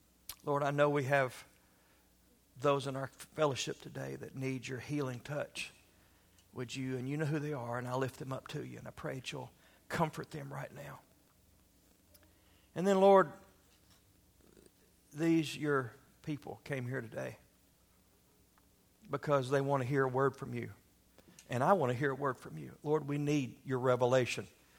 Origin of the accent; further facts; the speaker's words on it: United States; I personally want to say thank you to you that I'm an American.